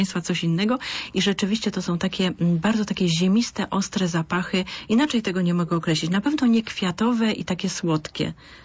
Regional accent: Kraków, Lesser Poland, Poland; Ja pochodzę z Małopolski, z Krakowa.

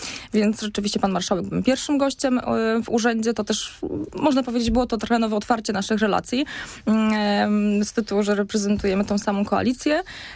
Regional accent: Gostyń, Greater Poland Voivodeship, Poland; also born or lived in Kurzewo; Ja jestem z Gostynia, można powiedzieć. Urodziłam się w Gostyniu, przez 13 lat tam mieszkałam, ale zaraz później przeprowadziliśmy się z rodziną właśnie do podpoznańskiej akurat wioski, można powiedzieć, z Kurzewa.

